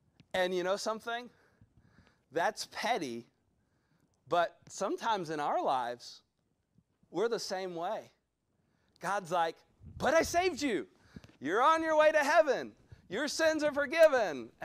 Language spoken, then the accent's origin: English; Georgia, United States; also born or lived in South Carolina; There was a lady at the church I grew up in Georgia. You thought I was from South Carolina. No, I was a transplant from South Carolina. You've really got a Georgia boy on your hands.